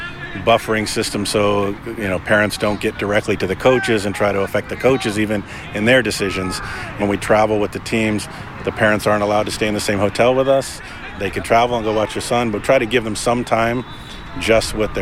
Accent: Torrance, California, United States; I grew up in South Torrance.

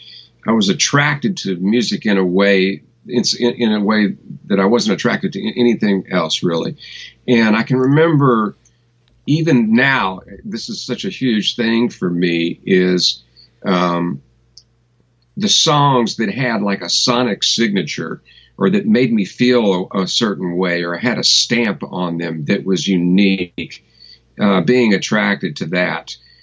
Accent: Louisville, Kentucky, United States; And, you know, I grew up in Louisville, Kentucky, and it was before YouTube. It was before the internet.

